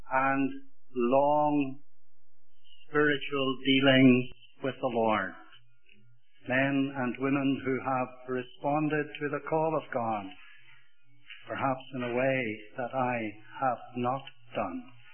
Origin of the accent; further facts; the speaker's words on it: Ireland; accent: Irish; If a few Irishisms come in here and there